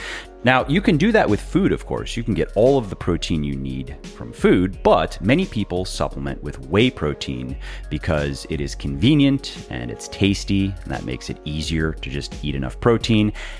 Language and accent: English; Florida, United States; I grew up in Florida, and I never got used to it.